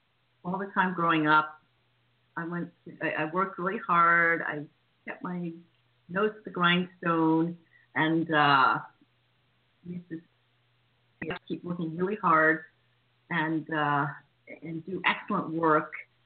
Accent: United States; But just to fill in some of the gaps there, I grew up in the States.

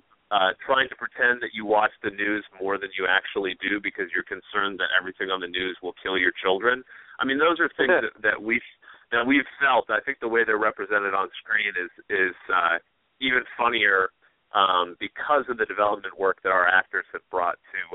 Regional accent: Midwest, United States; I'm originally from the Midwest.

